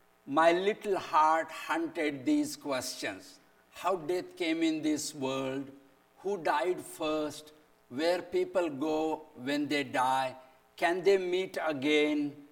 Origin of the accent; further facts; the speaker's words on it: India; English is a second language; As I mentioned that I come from Hindu background, caste Hindu background. I was born and brought up in a merchant family. My people are all merchants. They are almost called like Jews of India.